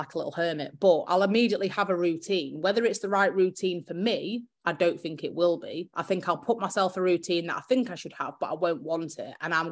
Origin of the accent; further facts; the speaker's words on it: East Midlands, United Kingdom; No, I don't like Yorkshire. I'm from Lincolnshire.